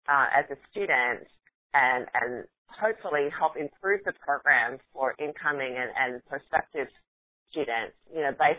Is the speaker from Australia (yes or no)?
yes; Australia; Well, I'm originally from Australia